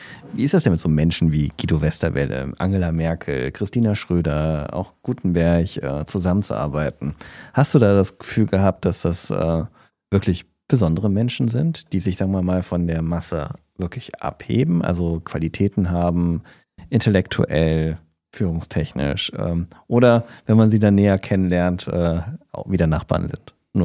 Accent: Düsseldorf, North Rhine-Westphalia, Germany; Ich bin am Düsseldorfer Flughafen aufgewachsen

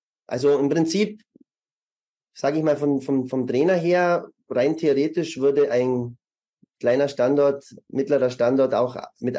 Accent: Germany; Ich selber habe Sport studiert in München. Ich bin ursprünglich Deutscher.

